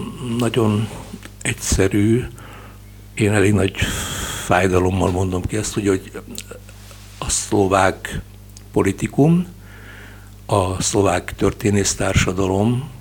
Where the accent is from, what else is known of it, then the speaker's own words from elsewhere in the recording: Hungary; Magyarként is ezt ugye fontosnak éreztem